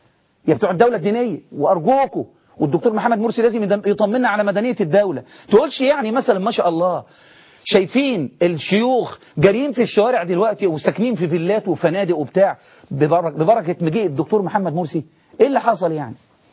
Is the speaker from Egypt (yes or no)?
yes; Egypt